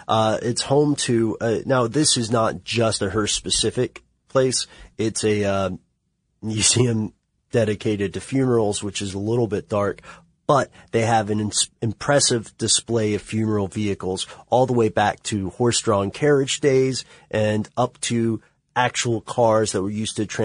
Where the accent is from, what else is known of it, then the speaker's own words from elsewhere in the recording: Nashville, Tennessee, United States; I'm from Tennessee. I have a city boy reputation I'll never be able to get rid of because I committed the grievous sin of being born in Nashville and not Appalachia.